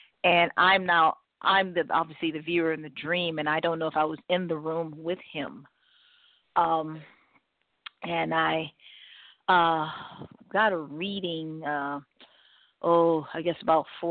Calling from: Cleveland, Ohio, United States; I'm calling from Cleveland, Ohio.

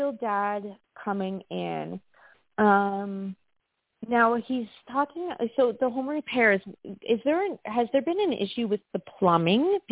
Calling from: New York, United States; from New York.

